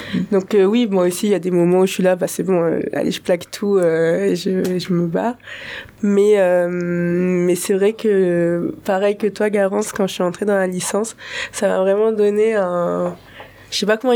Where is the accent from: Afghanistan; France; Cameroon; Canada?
France; Toulon, Provence-Alpes-Côte d'Azur; Je viens de Toulon, la mer, le soleil.